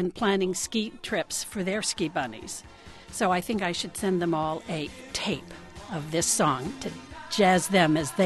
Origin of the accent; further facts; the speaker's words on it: New York City, New York, United States; I'm from New York City.